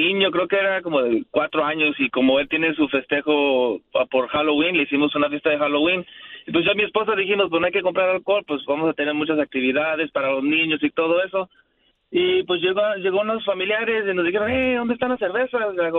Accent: Jalisco, Mexico; Pues somos jaliscienses, o sacaron el tequila y ahí se hizo el desorden.

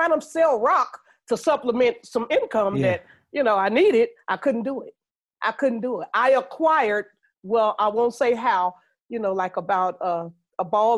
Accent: Chicago, Illinois, United States; You have to understand, I come from Chicago, the West Side, Lawndale neighborhood.

